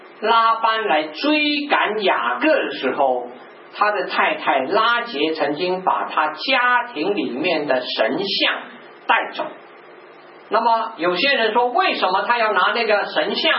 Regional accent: China; 好像我们中国人很喜欢挑选节日啊，好的日子，对吗？

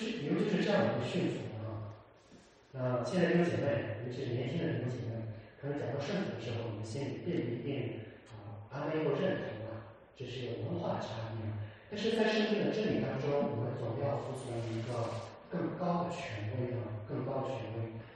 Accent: Shandong, China; 因为我小时候在山东的农村长大啊，然后在农村长大的时候，小时候跟着我们80后跟着爸爸妈妈去干农活

